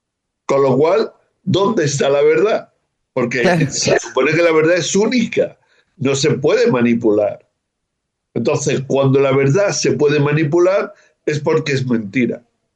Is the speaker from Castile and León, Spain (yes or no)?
no; Loja, Andalusia, Spain; Había un hombre muy, muy querido por mí en Loja, en mi pueblo